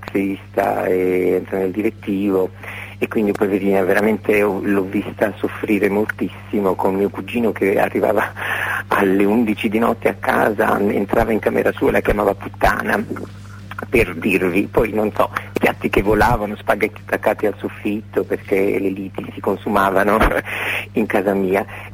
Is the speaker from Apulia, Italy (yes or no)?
yes; Ruvo di Puglia, Apulia, Italy; born there; now in Bologna, Italy; sono anche molto contenta di stare qui a Bologna, anche se io non sono bolognese, io sono nata in Puglia, in un paese che si chiama Ruvo di Puglia, a 30 km da Bari, ben 51 anni fa.